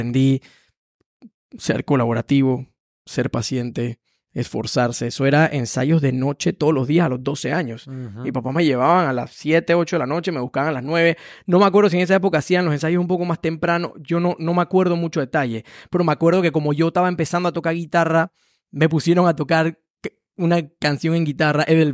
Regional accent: Panama

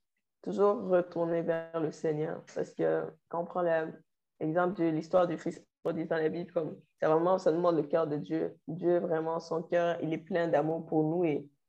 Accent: Cameroon; Cameroonian 100% all the way.

